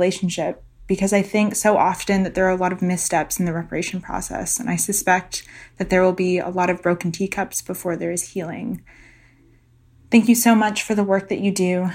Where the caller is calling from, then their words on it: Halifax, Nova Scotia, Canada; I'm calling from Halifax.